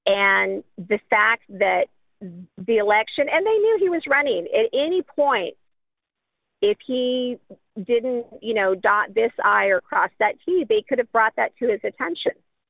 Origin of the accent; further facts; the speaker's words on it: San Diego, California, United States; now in Tennessee, United States; I mean, I'm coming from San Diego and I'm in Tennessee, red Tennessee.